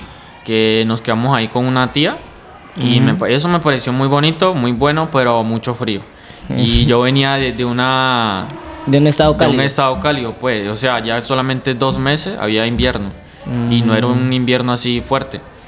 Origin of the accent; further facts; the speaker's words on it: Aragua, Venezuela; now in Colombia; Soy de Venezuela, estado de Aragua. Y llegué acá, pues, como te explico, por la situación que pasó en mi país, o está pasando todavía.